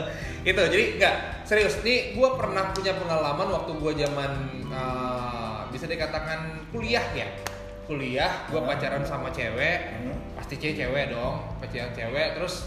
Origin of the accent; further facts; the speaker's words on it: Bali, Indonesia; gue pulang kampung ceritanya ke Bali gitu kan, karena gue orang Bali.